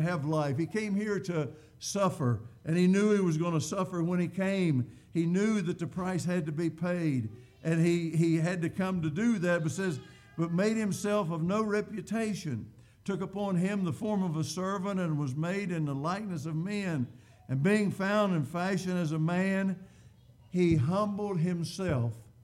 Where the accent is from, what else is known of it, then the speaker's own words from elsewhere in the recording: West Virginia, United States; You see, I'm a West Virginia native. I came from West Virginia. Can you imagine a man from Clay County, West Virginia, being preaching the places that I've been able to preach?